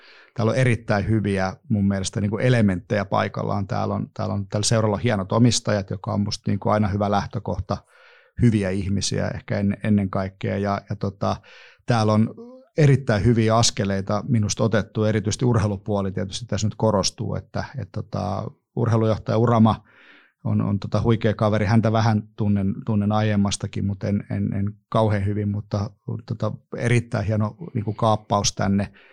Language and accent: Finnish; Heinola, Päijät-Häme, Finland; now in Tuusula, Finland; No, Heinolasta olen kotoisin ja sehän ei yleensä paljon elämäuralle lupaa, mutta on kuitenkin sieltä ponnistanut sitten pois ja asustelen Tuusulassa ja työt ja sitten myöskin nämä aiemmat urheiluun liittyvät jutut niin pitkälti sitten Helsingissä.